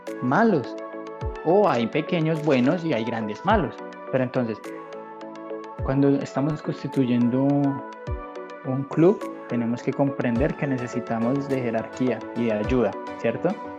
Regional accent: Bogotá, Colombia; moved away; Bueno, recuerda que yo vengo de Bogotá, ¿no?

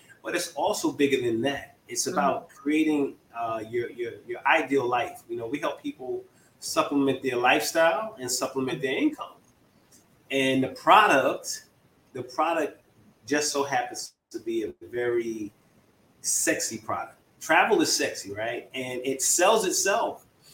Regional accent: New York, United States; And even though I'm from New York, I like the Giants.

